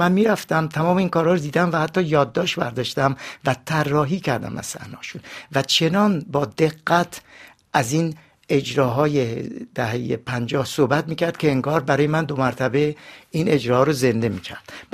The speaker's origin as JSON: {"language": "Persian", "country": "Iran", "said": "گفتم آره من از ایران اومدم."}